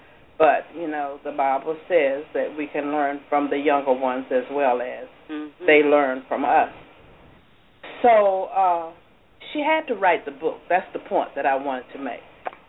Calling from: Upper Marlboro, Maryland, United States; yes, I'm calling from Upper Marlboro, Maryland.

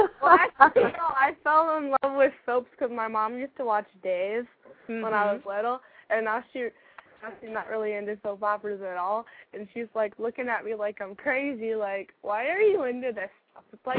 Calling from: Illinois, United States; About 50 miles away from Chicago, Illinois.

